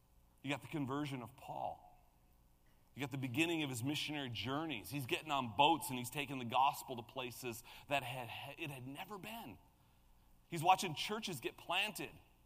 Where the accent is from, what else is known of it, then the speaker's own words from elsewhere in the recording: Midwest, United States; I grew up in the Midwest, and we went to summer camps in Wisconsin.